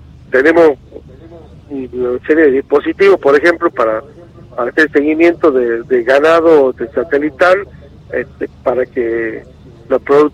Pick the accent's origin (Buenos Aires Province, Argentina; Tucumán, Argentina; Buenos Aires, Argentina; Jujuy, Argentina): Tucumán, Argentina; pero yo vengo de Tucumán